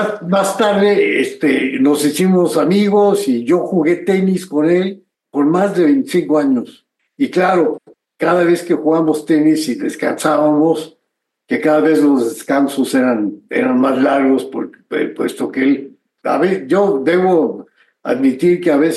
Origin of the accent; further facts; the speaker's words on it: Nayarit, Mexico; mi tierra natal, que es Nayarit, en la zona de los Coras, la zona de la sierra.